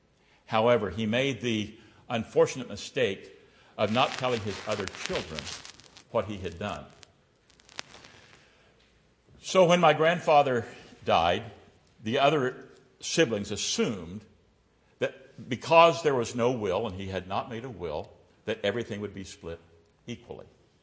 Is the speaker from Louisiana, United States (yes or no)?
no; Missouri, United States; But growing up in Missouri, I've seen something similar to that. Living in southwest Missouri, even when we had drought, there was usually enough pasture.